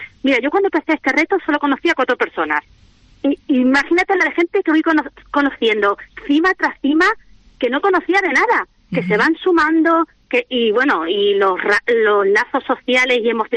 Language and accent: Spanish; Cáceres, Extremadura, Spain; soy una chica de Cáceres, pues que bueno, con su perrita, pues sube a la montaña